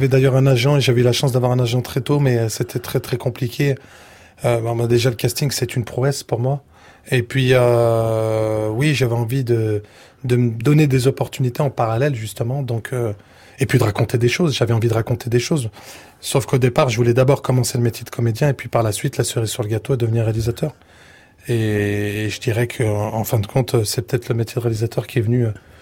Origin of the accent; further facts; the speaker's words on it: France; je suis français totalement. Et par mon accent et par mes origines et mon passeport